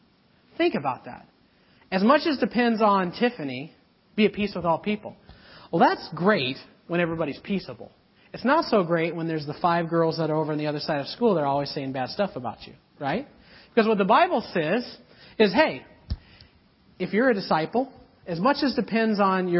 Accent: Montana, United States; now in Canada; I grew up in Montana. And where I grew up in Montana, I went to school on an Indian reservation.

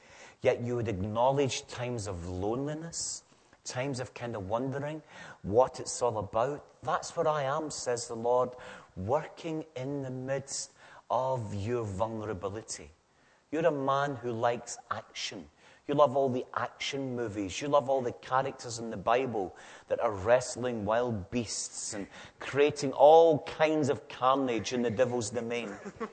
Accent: Scotland, United Kingdom; accent: Scottish; You're probably planning to mimic my Scottish accent when you leave here tonight.

